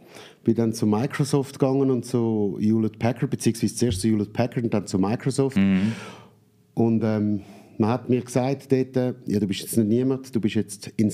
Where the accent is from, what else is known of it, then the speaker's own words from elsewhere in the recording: Zurich, Switzerland; now in Dübendorf, Switzerland; Also ursprünglich bin ich im Kanton Zürich im Rotkreuzspital zu Zürich geboren. Dann die ersten 2-3 Jahre in Schönbühl gewohnt, Pfaffiken Zürich, von Pfaffiken Zürich Sachseegräben nach Ottiken-Gossau